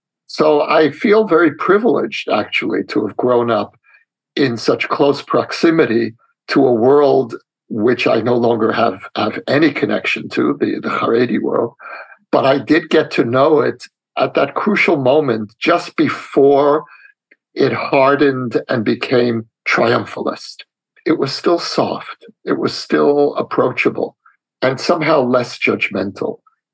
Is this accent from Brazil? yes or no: no; Brooklyn, New York, United States; We were still somewhere between Eastern Europe and Brooklyn. I grew up in Borough Park, which in the 1960s and 70s, when I was young, was the largest concentration of Holocaust survivors in America, maybe the world